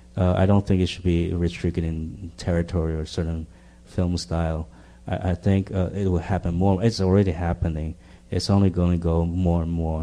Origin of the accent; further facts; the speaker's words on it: Taiwan; English is a second language; moved away as an adult; now in United States; I grew up in Taiwan. I didn't come here until I was 23. So my way of looking thing is pretty fixed.